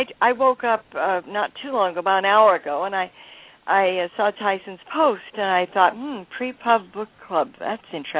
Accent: Reno, Nevada, United States; born there; I've lived in the West all my life. I was born in Reno

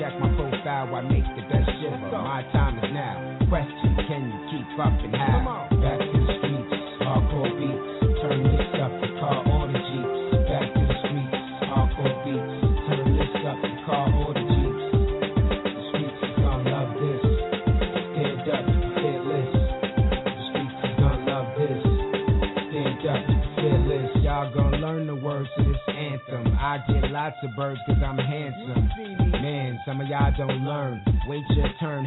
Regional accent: Bronx, New York, United States; I'm from the Bronx where hip-hop started. And I love hip-hop.

